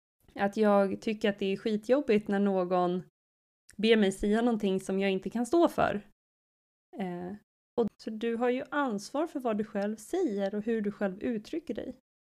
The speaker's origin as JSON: {"language": "Swedish", "country": "Sweden", "said": "Jag kom ju också från Sverige. Jag kom från en ganska liten skola. Vi kanske var 20 elever."}